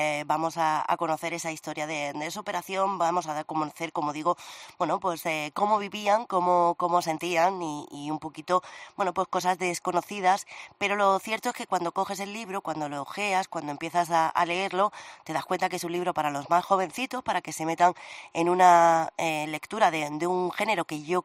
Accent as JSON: {"language": "Spanish", "town": "Cartagena", "region": "Region of Murcia", "country": "Spain", "said": "En mi tierra, en Cartagena, tenemos un montón de actividades que nos recuerdan continuamente nuestro pasado romano"}